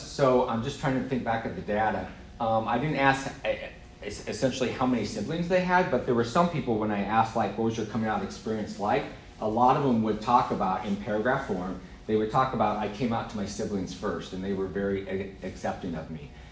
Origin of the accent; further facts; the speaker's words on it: Nebraska, United States; now in San Francisco, United States; I would agree with you, because, I was from Nebraska, and now I'm in San Francisco, right?